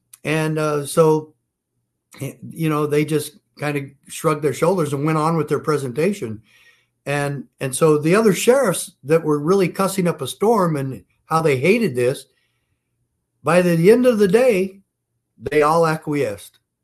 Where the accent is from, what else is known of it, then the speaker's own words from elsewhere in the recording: Safford, Arizona, United States; I grew up in Safford.